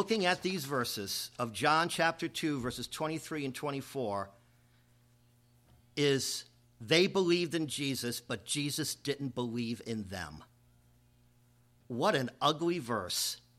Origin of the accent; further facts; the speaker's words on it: Alaska, United States; but since we're from Alaska, it's a warm blanket on a cold day.